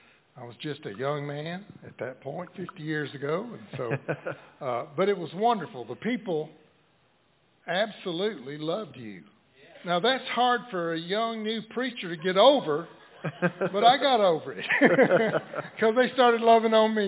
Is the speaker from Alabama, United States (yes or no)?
yes; Cullman, Alabama, United States; born there; But I was born in Cullman, Alabama, was an average, normal kind of teenage boy, and didn't go to church much.